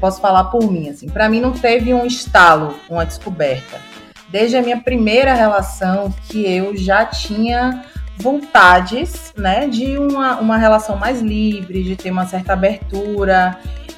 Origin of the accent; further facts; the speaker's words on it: Salvador, Bahia, Brazil; sou de Salvador também. Estou aqui em pleno verão de Salvador.